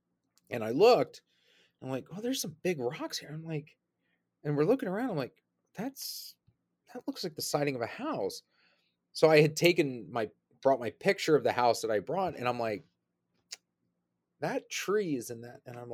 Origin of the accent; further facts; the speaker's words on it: Pennsylvania, United States; born there; But I was lucky enough to be born in central Pennsylvania. I'm 2 hours from Philly, DC, Baltimore, 3 hours from Pittsburgh.